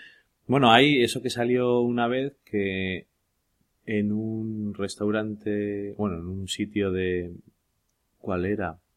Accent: Spain; Déjame, a mí soy de España.

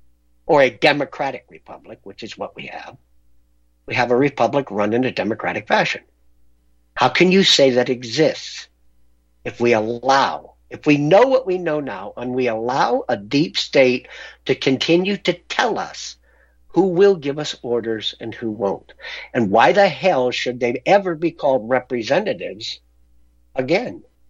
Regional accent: United States; As an American, I find it appalling.

